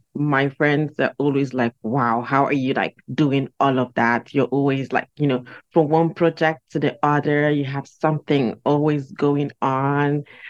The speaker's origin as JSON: {"language": "English", "country": "Nigeria", "moved": "yes", "lives_now": "Dubai, United Arab Emirates", "said": "I came from Nigeria all the way to Dubai here"}